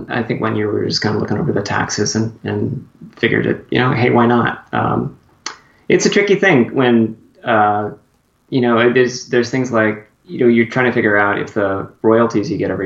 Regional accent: Minnesota, United States; now in California, United States; After I came to California, I grew up in Minnesota, and so I know what cold is.

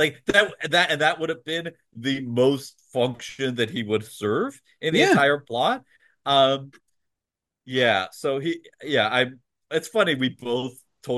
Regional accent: United States; Scott, I'm an American.

